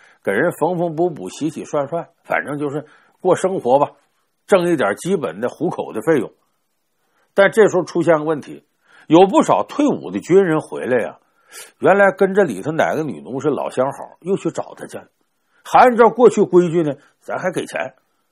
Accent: China; 那不外乎我们中国人讲叫食色性也嘛

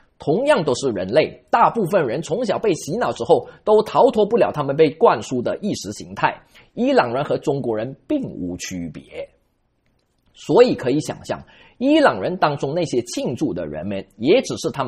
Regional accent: Malaysia; 第二个例子，我的老家马来西亚。

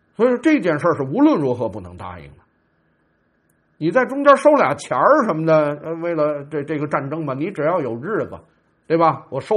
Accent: China; 我们中国人呢和其他的，你比如说和资本主义国家的人还不是特别一样。

